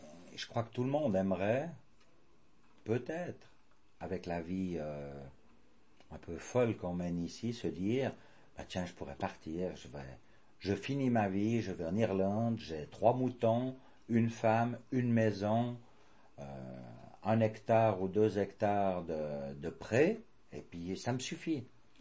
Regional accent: Switzerland; Je pense que vivre resserré comme on vit chez nous en Suisse, ça donne une certaine mentalité.

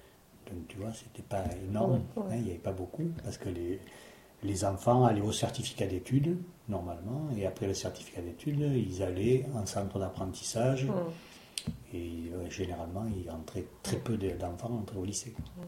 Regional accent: Septèmes-les-Vallons, Provence-Alpes-Côte d'Azur, France; born there; donc je suis né à Septem-les-Vallons, plus exactement au Cayolle. Je suis né à ma maison, et non pas en clinique ou à l'hôpital comme on le fait aujourd'hui

